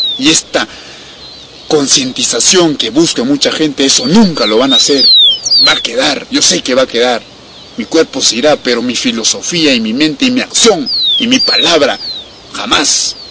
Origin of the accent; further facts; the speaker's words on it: Huancayo, Junín, Peru; verán acá en mi lugar, mi tierra natal, Huancayo.